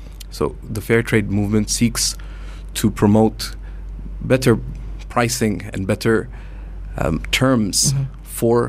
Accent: Canada; my origins are in India and Pakistan, and having grown up in much of my life as well in developing countries, though I'm a Canadian

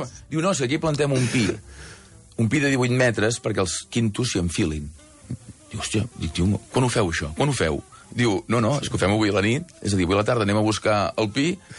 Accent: Sant Feliu de Buixalleu, Catalonia, Spain; jo sóc de Sant Feliu de Buixalleu. Escolta, el meu poble només surt per la tele quan hi ha desgràcies

